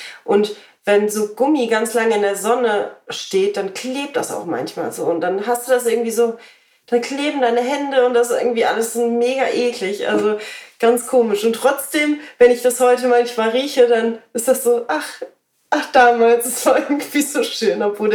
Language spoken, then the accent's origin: German; Brühl, North Rhine-Westphalia, Germany; Weil ich bin ja in Brühl aufgewachsen, das neben Hürth liegt.